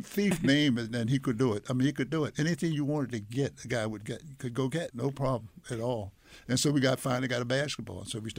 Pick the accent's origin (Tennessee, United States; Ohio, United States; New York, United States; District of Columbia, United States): District of Columbia, United States; Washington; my background, I grew up in Washington, D.C.